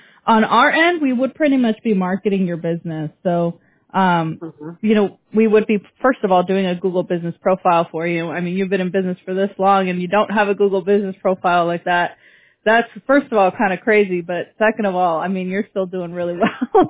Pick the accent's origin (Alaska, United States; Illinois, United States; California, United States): California, United States; I'm Southern California.